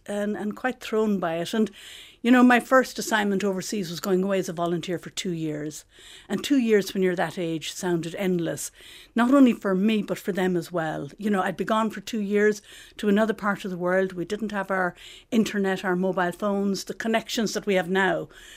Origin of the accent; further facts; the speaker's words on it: Bandon, Munster, Ireland; Well, I was born in Bandon in West Cork. And Bandon was a lovely little town. We were about a mile outside the town. I went to school there. All my family and friends and relations were in that area. So it was a nice place to grow up in.